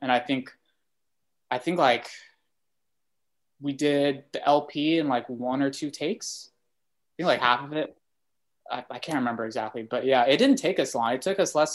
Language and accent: English; Visalia, California, United States; now in Sacramento, United States; I'm from Visalia, south of Fresno, but I moved to Sacramento a couple years ago.